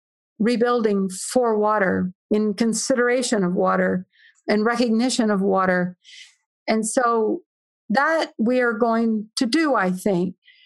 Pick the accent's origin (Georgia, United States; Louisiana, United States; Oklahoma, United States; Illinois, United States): Louisiana, United States; I started with hurricanes and being Cajun. We grew up with hurricanes.